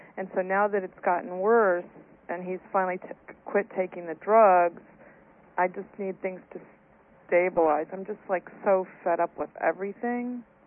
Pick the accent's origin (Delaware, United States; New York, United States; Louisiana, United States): Louisiana, United States; I'm from Louisiana.